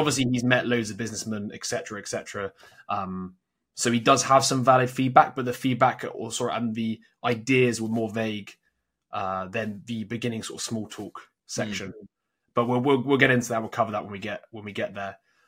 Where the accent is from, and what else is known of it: United Kingdom